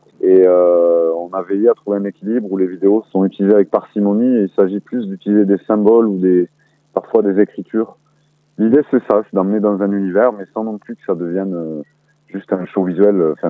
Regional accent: Occitanie, France; Nous, on a grandi en Ariège, c'est l'avant-dernier département en termes de population.

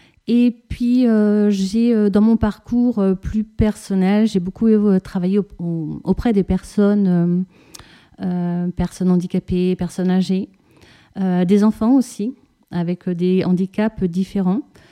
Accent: Auvergne-Rhône-Alpes, France; moi, je viens du Rhône. Ma famille, du côté de ma grand-mère maternelle, est d'ici, de ma grand-mère plus exactement, depuis de nombreux siècles.

